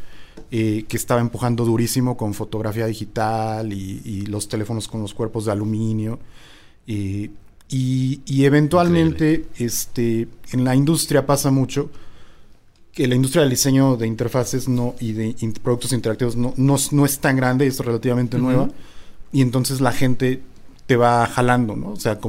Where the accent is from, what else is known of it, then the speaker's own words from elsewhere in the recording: Mexico City, Mexico; also born or lived in Umeå, Sweden; Soy chilango, estudié diseño industrial en la UNAM.